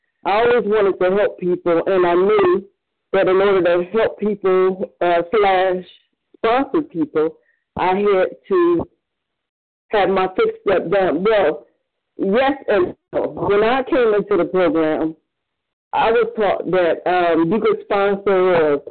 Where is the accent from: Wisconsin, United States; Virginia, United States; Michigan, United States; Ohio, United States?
Ohio, United States; Cleveland